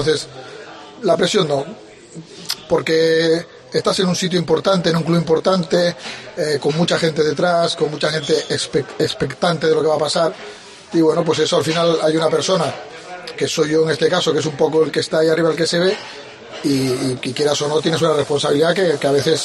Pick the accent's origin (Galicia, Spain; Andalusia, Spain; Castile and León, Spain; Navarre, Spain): Andalusia, Spain; Cádiz; De Cádiz, Cádiz.